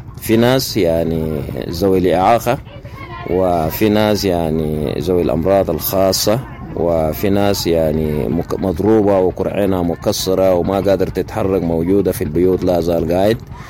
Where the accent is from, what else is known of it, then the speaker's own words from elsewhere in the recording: Mornei, Central Darfur, Sudan; now in Chad; من السودان من مورني وحده مورني الاداريه والان في قطاع الشمال في المعسكر في قطاع الشمال ام جرس شيخ نحن كلاجئين من السودان في معسكر عدربكات في معسكر الانتظار